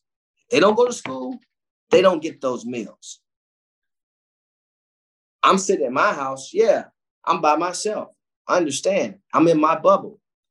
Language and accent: English; Cleveland, Ohio, United States; when you come from those places, inner city Cleveland, like I come from the Glenville community, you wake up with a pain.